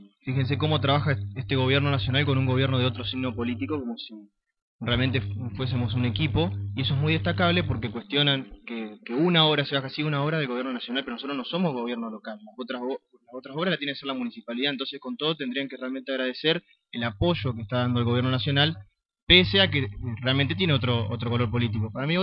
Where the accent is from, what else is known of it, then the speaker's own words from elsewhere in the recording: Argentina; como argentino me duele que nuestros funcionarios terminen la función yendo a prisión